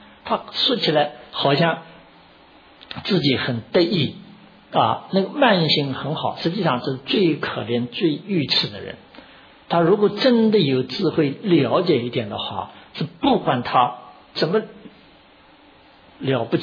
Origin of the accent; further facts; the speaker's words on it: China; 我们中国人有一句话，百善孝为先啊